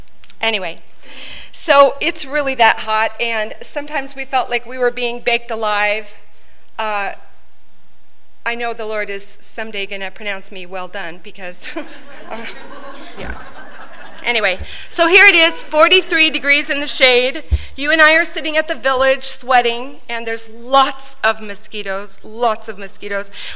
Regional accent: Philippines; also born or lived in United States / South America; I was born in California, raised in the Philippine Islands, and then I spent the next 25 years in South America.

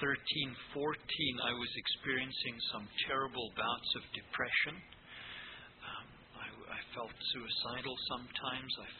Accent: Pretoria, Gauteng, South Africa; born there; I was born in Pretoria, South Africa, and 1959, 13th of September.

